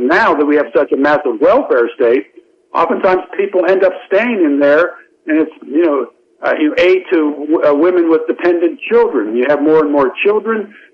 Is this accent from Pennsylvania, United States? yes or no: yes; Carlisle, Pennsylvania, United States; born there; And by the way, I was born in Carlisle, Pennsylvania.